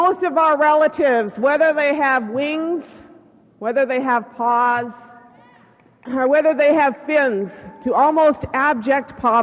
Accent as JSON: {"language": "English", "region": "Oregon", "country": "United States", "tie": "born or raised there", "said": "You know, I was raised in Southern Oregon, and we know it is true."}